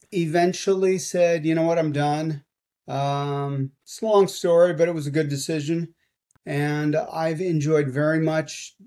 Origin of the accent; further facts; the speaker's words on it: San Jose, California, United States; also born or lived in San Antonio, United States; now in Dallas, United States; No, actually, I grew up in San Jose, which is Silicon